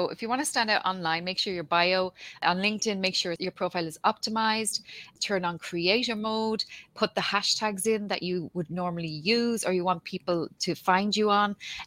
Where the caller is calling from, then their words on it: Ireland; I'm joining from Ireland, obviously.